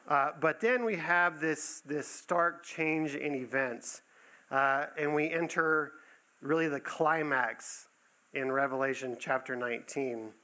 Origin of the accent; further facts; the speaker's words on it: Texas, United States; I grew up in South Texas, so we didn't get that.